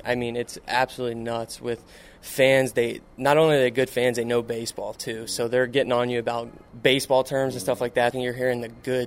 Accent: Palm Beach Gardens, Florida, United States; I'm 27, from Palm Beach Gardens, Florida, born and raised.

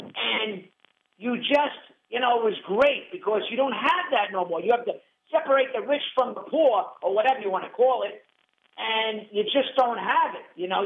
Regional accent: Queens, New York, United States; even though I grew up around Mets fans in Queens

